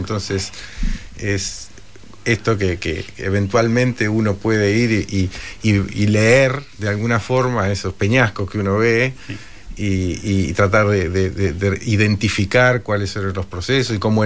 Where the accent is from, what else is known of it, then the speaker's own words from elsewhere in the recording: Argentina; born there; now in La Plata, Argentina; Yo nací en Argentina.